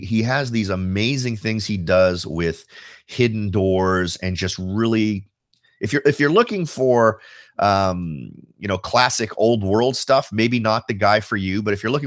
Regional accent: California, United States; Now, I grew up in Silicon Valley, so I'm pretty aware of what the feel was or the vibe.

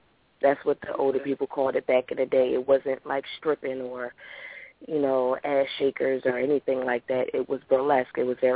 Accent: Philadelphia, Pennsylvania, United States; Well, I'm a Philly girl, born and raised in Philadelphia.

